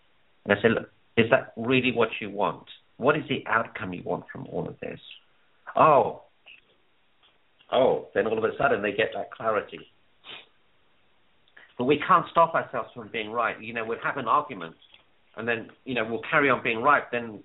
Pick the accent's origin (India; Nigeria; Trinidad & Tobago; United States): India; So, for example, as an Indian, we're all very keen for our children to get great grades.